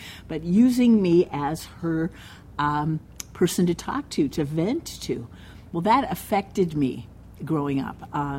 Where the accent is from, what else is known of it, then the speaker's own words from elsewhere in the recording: Erie, Pennsylvania, United States; we grew up in Erie, Pennsylvania, so straight up on Lake Erie.